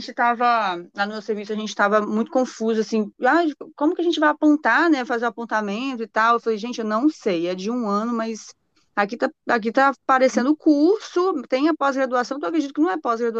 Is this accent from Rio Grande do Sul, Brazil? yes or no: no; Espírito Santo, Brazil; Eu sou do Espírito Santo.